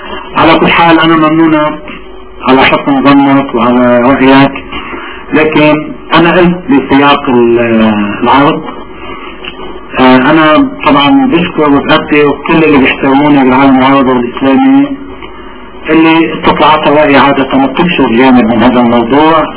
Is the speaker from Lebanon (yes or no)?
yes; Lebanon; وأنا لبناني يبنى لبناني